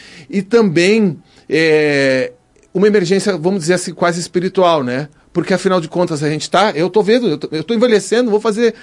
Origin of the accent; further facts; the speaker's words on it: Brazil; Porque a gente, nós como brasileiros, a gente fica sempre contando com o individualismo ou com um talento nato